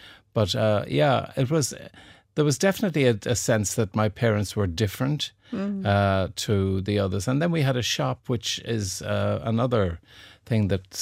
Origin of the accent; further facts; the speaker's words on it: Limerick, Munster, Ireland; But, you know, I enjoyed growing up in Limerick. Limerick was kind of lively in the 50s and 60s. I was born in 1950.